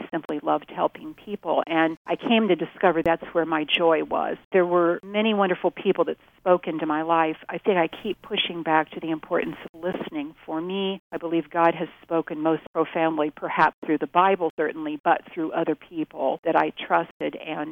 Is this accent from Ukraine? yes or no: no; Fort Wayne, Indiana, United States; I grew up in Fort Wayne, Indiana, graduated from New Haven